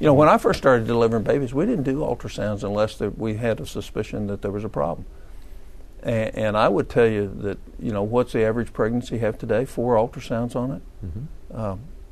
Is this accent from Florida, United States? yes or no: no; Oklahoma, United States; Oklahoma just passed a tort change in my home state.